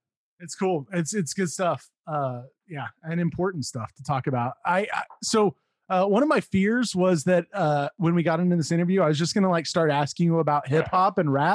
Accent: Texas, United States; I'm from Texas, right? Small town Texas. I grew up around only white people

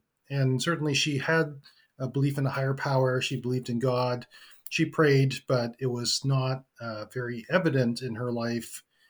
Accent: Vancouver, British Columbia, Canada; I grew up in Western Canada in a city called Vancouver. Beautiful, amazing place to grow up, very multicultural.

